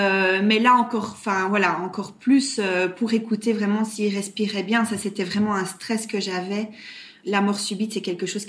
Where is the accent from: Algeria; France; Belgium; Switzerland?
Belgium; Brussels; À l'origine, je suis bruxelloise. Donc, et ça fait quand même pas mal d'années que j'habite maintenant dans les Ardennes belges. D'où mon accent.